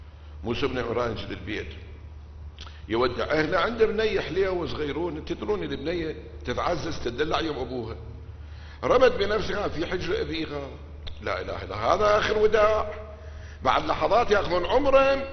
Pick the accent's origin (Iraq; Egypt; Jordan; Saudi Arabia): Iraq; Basra, Basra Governorate; أنا من البصرة العبر